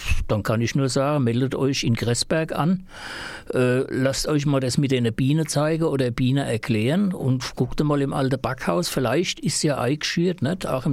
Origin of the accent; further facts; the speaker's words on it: Baden-Württemberg, Germany; wo kommst du her? Aus Hohenlohe, Sibirien.